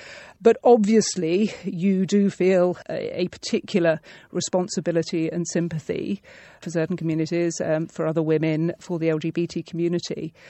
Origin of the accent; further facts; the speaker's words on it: South East England, United Kingdom; accent: home counties; I know I sound very home counties and I was brought up in Buckinghamshire